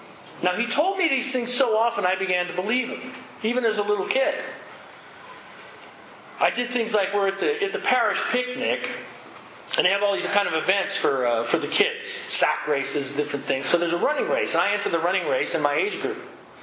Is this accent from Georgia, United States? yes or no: no; San Francisco, California, United States; I grew up in San Francisco, one of seven kids in an Irish Catholic family.